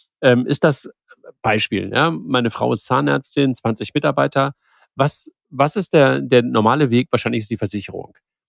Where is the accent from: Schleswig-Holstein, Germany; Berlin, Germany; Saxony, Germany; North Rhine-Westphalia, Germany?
North Rhine-Westphalia, Germany; Also ich komme aus dem Ruhrgebiet, mehr oder weniger.